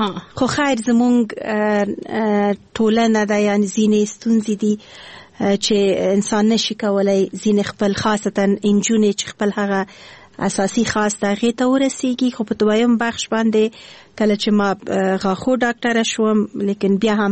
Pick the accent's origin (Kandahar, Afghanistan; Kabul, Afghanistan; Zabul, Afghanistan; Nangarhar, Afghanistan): Kabul, Afghanistan; born there; زه ده اصلا پلار می ده خوست ده، مور می ده پکتیا ده، او زه په خپل کابل کې زیږیدلی یم، خو په هر صورت ده خوست تل کېږم.